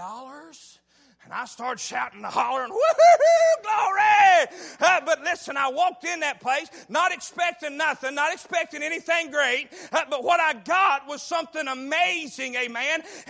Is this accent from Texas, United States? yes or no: no; Campbell's Creek, West Virginia, United States; Listen, I'm old country. I'm from Campbell's Creek, West Virginia. Listen to me, I'm old country boy.